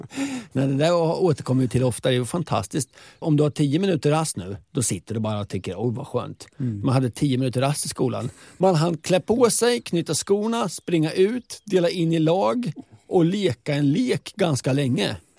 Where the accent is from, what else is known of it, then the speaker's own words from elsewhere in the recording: Linköping, Östergötland, Sweden; när jag var hemma i Linköping